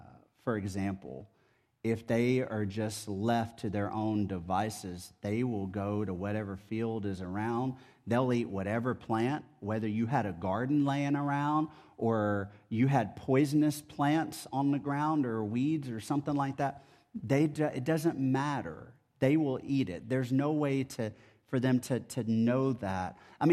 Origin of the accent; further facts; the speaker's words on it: Texas, United States; So growing up in Texas, there was a phrase that grandparents on both sides of my family would say